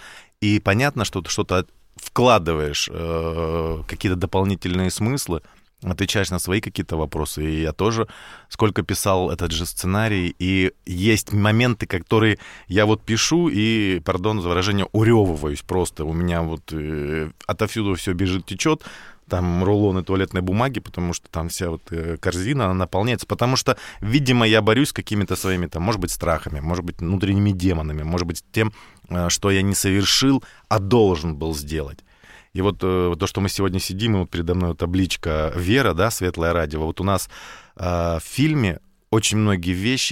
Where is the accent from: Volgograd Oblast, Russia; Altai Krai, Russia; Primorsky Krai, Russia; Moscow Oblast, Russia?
Altai Krai, Russia; Barnaul; Мы из Барнаула, там Обь.